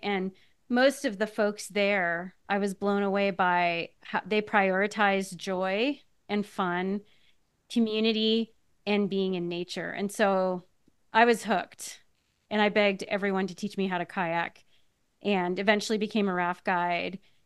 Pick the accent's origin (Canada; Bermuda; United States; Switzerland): Canada; I grew up in Canada in between Ottawa and Montreal.